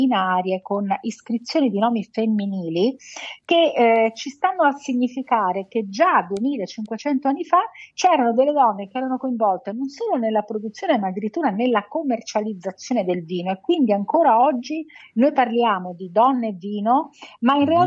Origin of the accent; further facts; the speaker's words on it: Veneto, Italy; now in Rome, Italy; anche se dalla pronuncia non si direbbe perché sono veneta, ma ormai sono romana di adozione da tantissimi anni